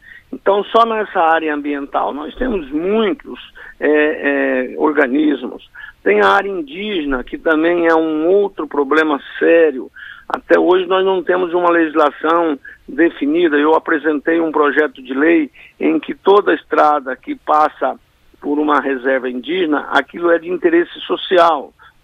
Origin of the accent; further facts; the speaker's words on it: Rondonópolis, Mato Grosso, Brazil; entre Rondonópolis, a minha cidade natal